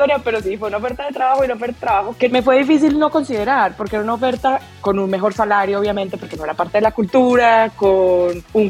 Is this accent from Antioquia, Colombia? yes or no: yes; Medellín, Antioquia, Colombia; para una persona como yo que crecí en Medellín, es un tema complejo